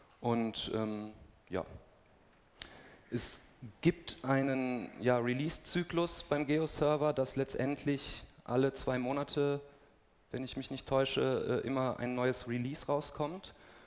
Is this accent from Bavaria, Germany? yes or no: no; Bonn, North Rhine-Westphalia, Germany; ich bin gebürtiger Bonner, das heißt, diese Konferenz ist im Grunde ein Heimspiel auch für mich.